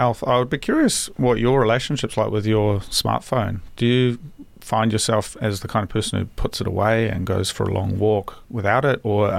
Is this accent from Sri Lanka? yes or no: no; New Zealand; now in Japan; So I'm from New Zealand originally, and we don't have Amazon in New Zealand, and it's very much like kind of a pain to get stuff. Like, you know, it's certainly now that I live in Japan